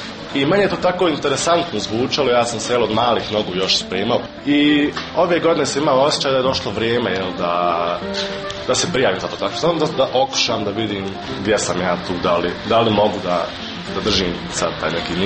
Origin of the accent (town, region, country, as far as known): Tuzla, Federation of Bosnia and Herzegovina, Bosnia & Herzegovina